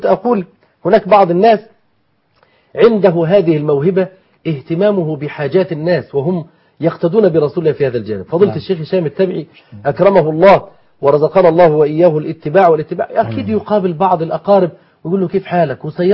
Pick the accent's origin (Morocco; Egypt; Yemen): Egypt; Upper Egypt; وأنا صعيدي حتى لا يغضب الصعيد، أنا صعيدي أصلا